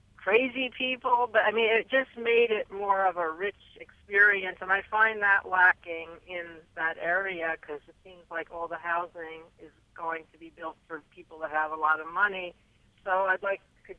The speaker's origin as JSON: {"language": "English", "town": "Bronx", "region": "New York", "country": "United States", "tie": "born or raised there", "said": "I grew up in the Bronx. I had very fond memories of my childhood"}